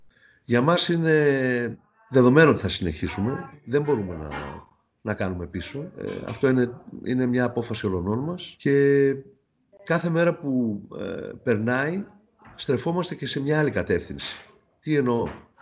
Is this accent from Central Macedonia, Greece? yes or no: yes; Thessaloniki, Central Macedonia, Greece; Χαίρομαι γι' αυτό, σαν Θεσσαλονικιός